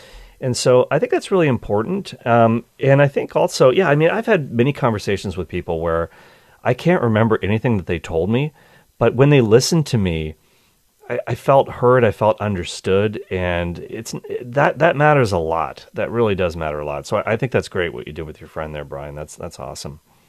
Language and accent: English; Nova Scotia, Canada; when I was growing up in Nova Scotia